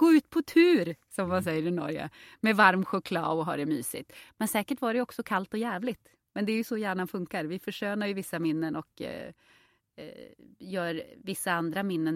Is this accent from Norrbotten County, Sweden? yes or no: yes; Jokkmokk, Norrbotten County, Sweden; also born or lived in Påarp; jag är uppväxt i Jokkmokk, men vi bodde några år när jag var liten, kanske mellan jag var 4 och 6, så bodde vi i Skåne.